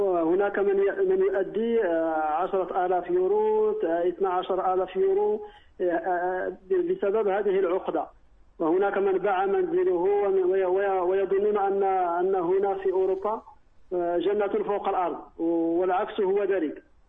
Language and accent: Arabic; Morocco; now in France; عندنا في المغرب